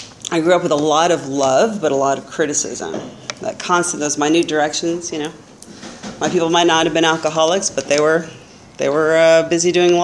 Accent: Arroyo Grande, California, United States; and I'm from Arroyo Grande.

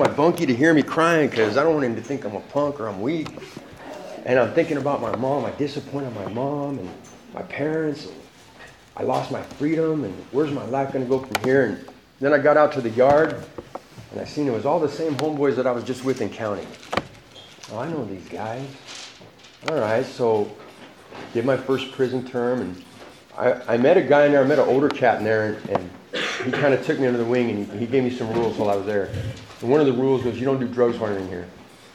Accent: Portland, Oregon, United States; born there; I was born in Portland, Oregon, and to mom and dad, and had a little sister.

